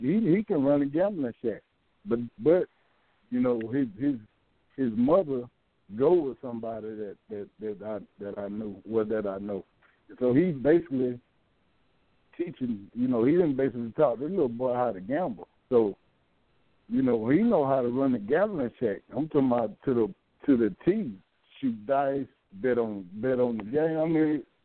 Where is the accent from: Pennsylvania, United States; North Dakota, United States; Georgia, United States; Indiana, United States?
Georgia, United States; Macon; And I'm from Macon.